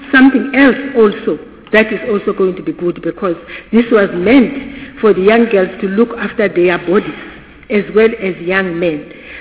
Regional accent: Eastern Cape, South Africa; I want to say I come from the Eastern Cape and I grew up there. This practice was also happening even in the Eastern Cape.

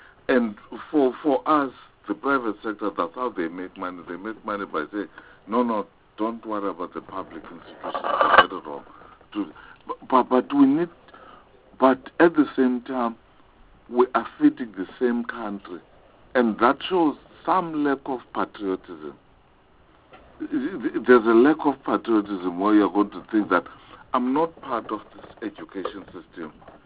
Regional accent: Eastern Cape, South Africa; I come from Eastern Cape.

